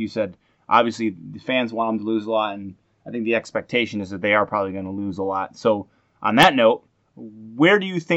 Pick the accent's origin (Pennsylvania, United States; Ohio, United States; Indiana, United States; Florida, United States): Ohio, United States; Cleveland; I'm from Cleveland